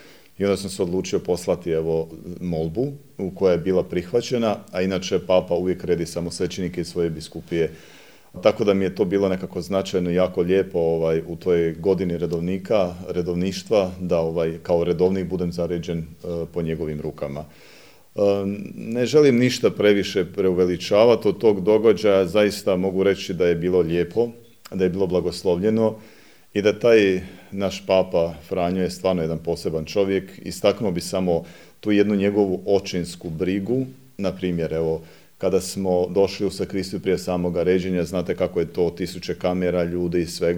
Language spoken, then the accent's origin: Croatian; Bosnia & Herzegovina; jako sam rodom iz Bosne, dakle više sam o Međugorju čuo u Italiji dok sam živio kao student, nego dok sam bio u svojoj župi u Bosni.